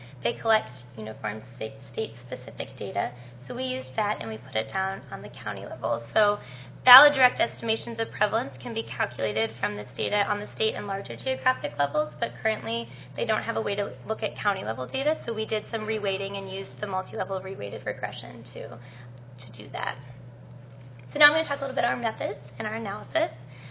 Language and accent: English; Winston-Salem, North Carolina, United States; I'm from North Carolina. I've lived kind of all over that area. So I grew up in Winston-Salem, which is in the middle.